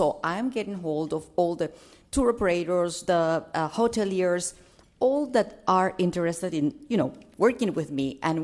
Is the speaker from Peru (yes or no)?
yes; Peru; from Peru.